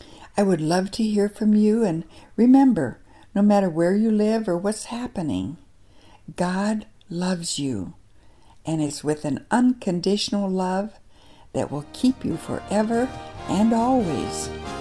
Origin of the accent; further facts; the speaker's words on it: South Dakota, United States; I remember growing up in South Dakota, we often had severe winters with snow piled high everywhere.